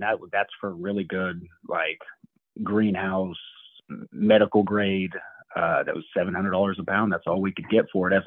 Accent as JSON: {"language": "English", "region": "California", "country": "United States", "said": "I'm originally from California"}